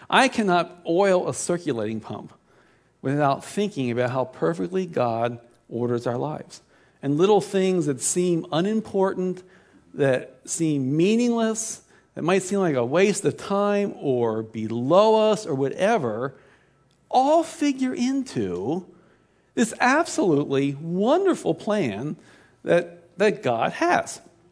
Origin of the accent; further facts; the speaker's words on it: Baltimore, Maryland, United States; When I was growing up in Baltimore, I went to a Lutheran church